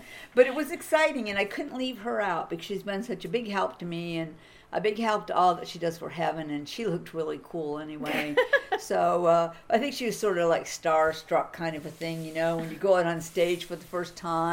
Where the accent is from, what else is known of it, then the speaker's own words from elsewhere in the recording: East Coast, United States; Because I'm from the East Coast, and we were on the West Coast.